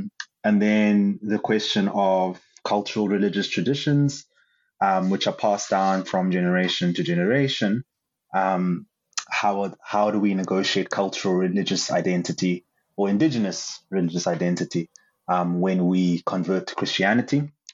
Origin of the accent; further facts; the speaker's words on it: South Africa; I'm Xhosa from South Africa.